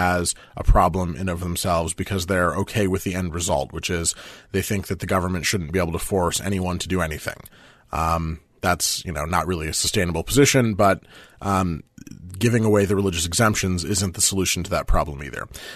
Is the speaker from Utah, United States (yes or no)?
no; Michigan, United States; Tim Walberg of Michigan, from my home state of Michigan